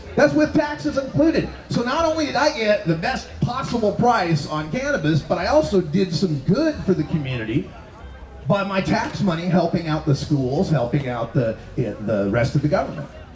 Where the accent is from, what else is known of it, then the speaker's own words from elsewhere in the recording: Portland, Oregon, United States; I'm from Portland, Oregon, where marijuana is legal.